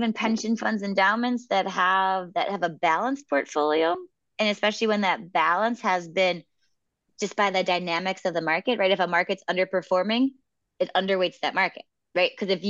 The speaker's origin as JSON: {"language": "English", "town": "Chicago", "region": "Illinois", "country": "United States", "also_born_or_lived": "New York", "lives_now": "Puerto Rico", "said": "I'm from Chicago. I moved from New York. People thought I was nuts when I moved to an island."}